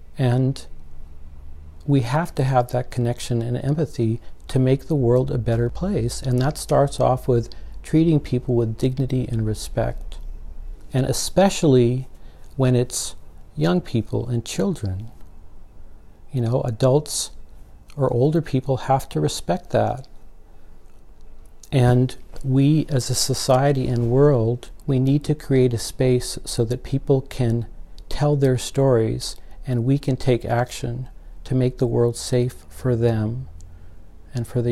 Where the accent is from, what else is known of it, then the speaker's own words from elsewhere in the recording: California, United States; also born or lived in New York; I was born in Spanish Harlem. They abandoned me. I was raised in Orange County.